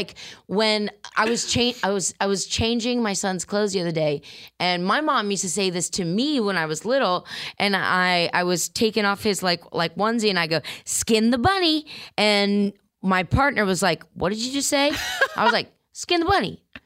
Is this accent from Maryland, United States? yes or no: no; Columbus, Ohio, United States; And, you know, I also spent, like, most of my childhood in Columbus